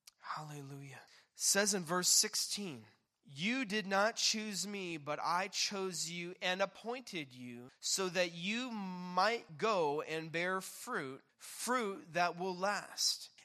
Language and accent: English; Hawaii, United States; Years back, I came from Hawaii, and Hawaii has a deep, deep, deep, deep history spiritually of Christianity